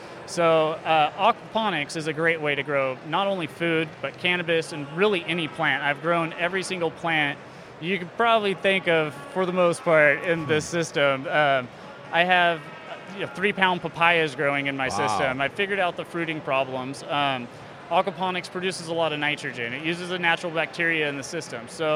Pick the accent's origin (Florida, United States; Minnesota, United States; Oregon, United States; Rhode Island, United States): Oregon, United States; Monmouth; I'm from Monmouth